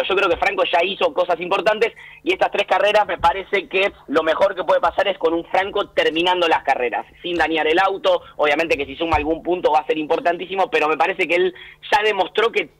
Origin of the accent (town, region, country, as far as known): Argentina